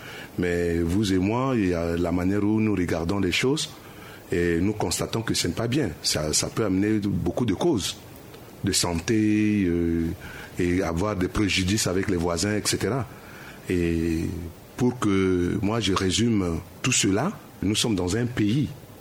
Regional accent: Bégoua, Ombella-M'Poko, Central African Republic; chez moi, à Bégoua, je ne connais pas service d'élevage.

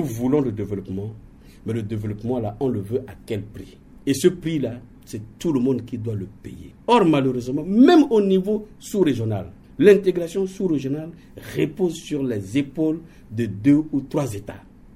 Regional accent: Central African Republic; Vous savez, je parle cette fois-ci en tant que centrafricain.

